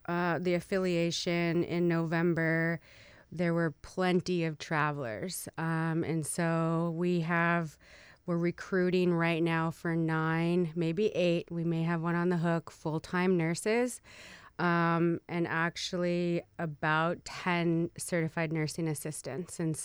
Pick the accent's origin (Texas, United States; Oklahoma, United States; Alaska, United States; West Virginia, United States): Alaska, United States; St. Paul Island; I grew up in St. Paul Island, which is about 800 miles west of Anchorage out in the Bering Sea. Went to school in Sitka at Mount Edgecombe High School for 4 years.